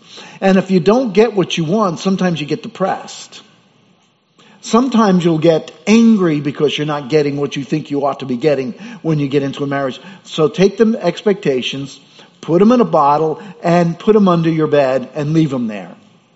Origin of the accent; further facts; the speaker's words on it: Mount Vernon, New York, United States; I came from Mount Vernon, which is be like the South Bronx.